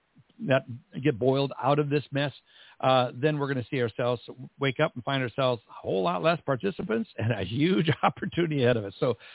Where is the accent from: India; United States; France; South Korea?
United States; Minnesota; I grew up in Minnesota.